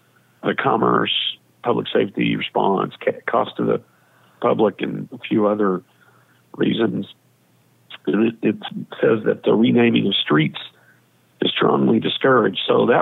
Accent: Kansas, United States; As long as she doesn't hold it against me, I'm from Johnson County.

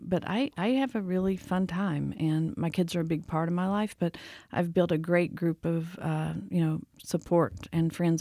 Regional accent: Southeast, United States; Where I'm from, and I love where I'm from. I'm from the Southeast. I love it there.

